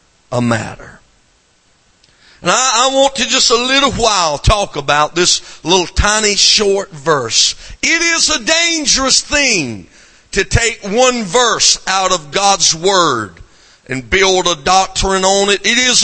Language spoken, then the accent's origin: English; the South, United States; accent: southern; You'd probably already figured out my southern accent, and I reckon you're getting used